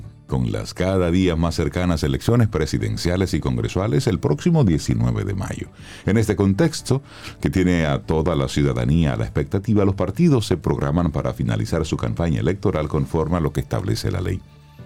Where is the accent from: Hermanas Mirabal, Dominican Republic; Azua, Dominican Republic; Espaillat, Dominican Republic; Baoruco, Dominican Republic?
Hermanas Mirabal, Dominican Republic; Salcedo; Y luego se va a Tenares con una extensa caravana que va a terminar en mi pueblo, en Salcedo.